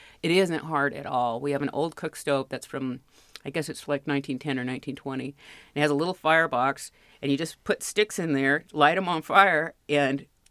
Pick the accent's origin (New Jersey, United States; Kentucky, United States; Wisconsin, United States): Wisconsin, United States; Richland Center; born there; I was actually born in a rural area. I was born in Richland Center, Wisconsin.